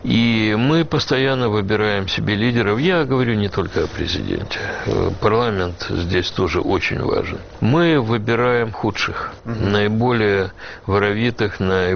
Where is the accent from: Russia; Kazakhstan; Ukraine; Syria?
Ukraine; Мы, украинцы